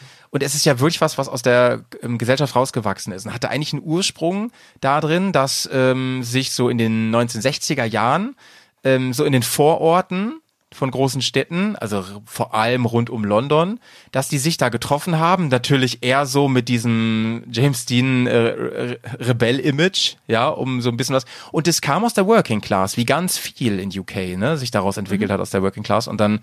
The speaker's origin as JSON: {"language": "German", "region": "Lower Saxony", "country": "Germany", "tie": "born or raised there", "said": "ich bin ja bei Hannover groß geworden"}